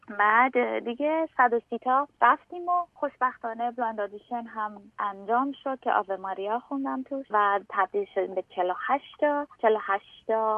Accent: Iran; moved away; من از ایران آمدم و اینجا میخوام کلاسیکال سینگر باشم

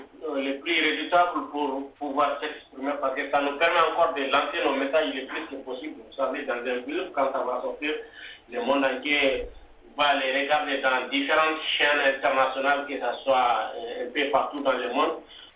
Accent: Mali; lui aussi sait que moi je viens du Nord

